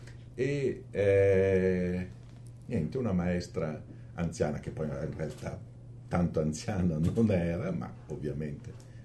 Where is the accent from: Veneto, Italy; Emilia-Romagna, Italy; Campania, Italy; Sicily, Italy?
Veneto, Italy; Verona; Io sono nato a Verona il 27 novembre 1953. Ho sempre vissuto a Verona tranne una breve pausa universitaria perché i primi 2 anni di università li ho fatti all'Università di Trieste.